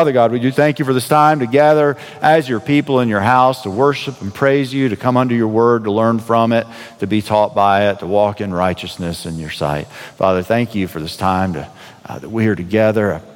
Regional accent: South Carolina, United States; Some of you know, I grew up in South Carolina, the state of South Carolina in the United States.

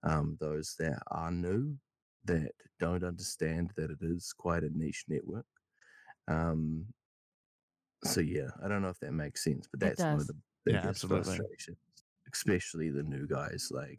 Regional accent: New Zealand; because I'm a Kiwi, right, we are very bad at not setting boundaries.

